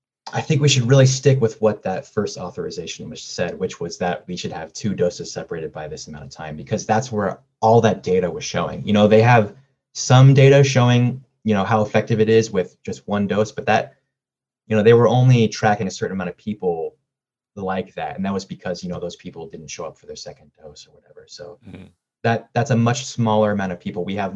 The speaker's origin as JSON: {"language": "English", "town": "San Diego", "region": "California", "country": "United States", "tie": "born or raised there", "moved": "as an adult", "said": "You know, I'm from San Diego and I lived there all my life before I turned 18."}